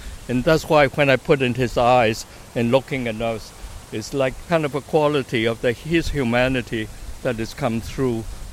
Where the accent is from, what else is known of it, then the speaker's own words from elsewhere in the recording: China; moved away; also born or lived in Paris, France / London, United Kingdom; When I grew up in China, I had home for 3 or 4 years, the real home that I love.